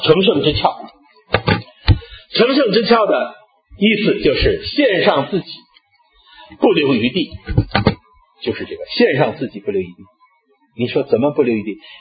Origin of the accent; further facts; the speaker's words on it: Northeast China, China; 就是我们东北人北方人啥，我们掏心窝子跟你说话